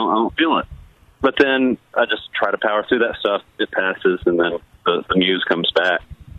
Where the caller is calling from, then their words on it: Little Rock, Arkansas, United States; Yeah, I'm in Little Rock right now. I live in Little Rock